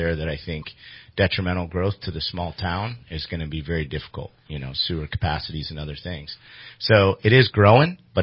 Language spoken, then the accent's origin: English; Sonoma, California, United States; I grew up in Sonoma, town of Sonoma.